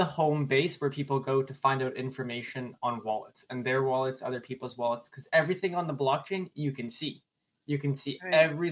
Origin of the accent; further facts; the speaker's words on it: Canada; I'm Canadian.